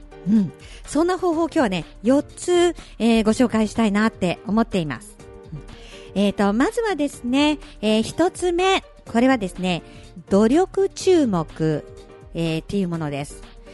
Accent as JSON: {"language": "Japanese", "town": "Ichikawa", "region": "Chiba", "country": "Japan", "tie": "born or raised there", "said": "私はあの千葉の方に住んでるんですけれども、私の地元のね市川市っていうところにも"}